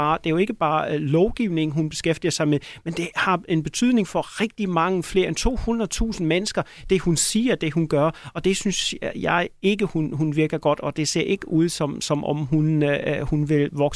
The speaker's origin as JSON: {"language": "Danish", "country": "Germany", "second_language": "Danish", "lives_now": "Denmark", "said": "som tysker er man meget forundret over, hvor hurtigt det går"}